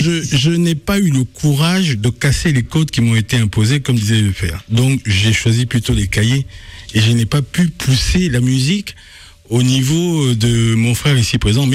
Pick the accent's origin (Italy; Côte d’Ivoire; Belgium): Côte d’Ivoire; born there; je suis né en Côte d'Ivoire. Mm-hmm. Mes parents sont d'origine camerounaise.